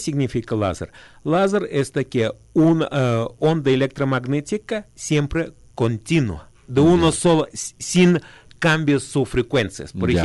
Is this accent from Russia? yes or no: yes; Russia; Spanish is a second language; moved away as an adult; now in Ecuador; Yo nací en Rusia y mi papá ecuatoriano y mi mamá rusa. Entonces yo pasó un tiempo, 27 años en Rusia.